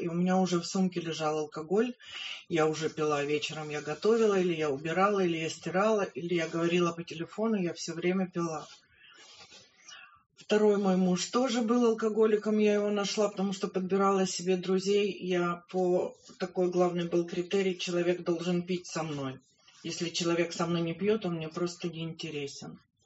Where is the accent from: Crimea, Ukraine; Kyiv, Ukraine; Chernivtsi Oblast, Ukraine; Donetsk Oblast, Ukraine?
Kyiv, Ukraine; born there; Я родилась в Киеве